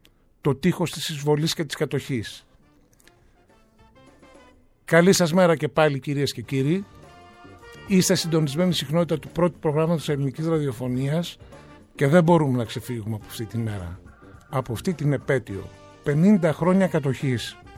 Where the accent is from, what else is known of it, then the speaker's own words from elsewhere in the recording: Syros, South Aegean, Greece; σε ένα από τα θερινά σινεμά που υπήρχαν στο νησί μου, στη Σύρο.